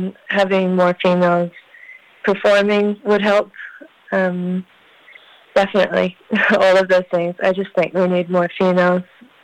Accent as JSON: {"language": "English", "town": "Katikati", "region": "Bay of Plenty", "country": "New Zealand", "said": "So I'm actually from Katikati, so I've been gigging in Tauranga area and also up in Auckland for the last 4 years or so."}